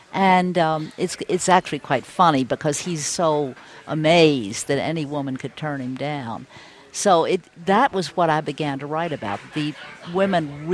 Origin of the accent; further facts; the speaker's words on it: Louisville, Kentucky, United States; When I was a child growing up in Louisville and we were being driven to school, there were grade crossings, and we'd stop for these long freights